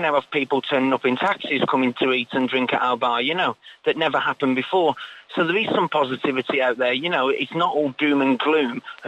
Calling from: Benidorm, Valencian Community, Spain; in Benidorm.

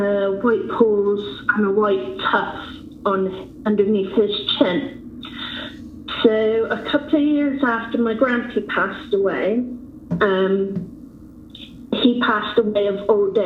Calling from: England, United Kingdom

